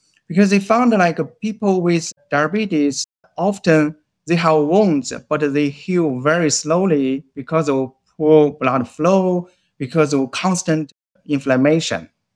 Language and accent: English; China; I grew up in China and I did my undergraduate in pharmaceutical sciences at Peking University.